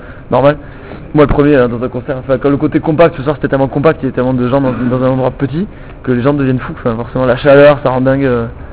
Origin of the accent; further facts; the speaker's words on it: Toulouse, Occitanie, France; un des endroits où on a été le moins bien accueilli, c'est chez nous à Toulouse, quoi.